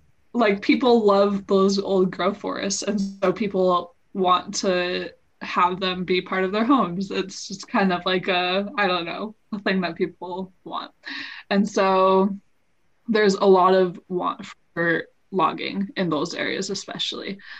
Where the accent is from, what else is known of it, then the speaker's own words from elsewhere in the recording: Washington, United States; for those of you who don't know, I'm from Washington. So the Columbia River is the big river that basically divides Washington and Oregon.